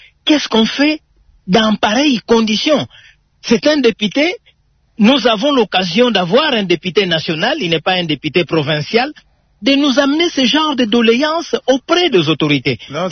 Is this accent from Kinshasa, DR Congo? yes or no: no; Mbanza-Ngungu, Kongo Central, DR Congo; moi je suis de Mbanzangungu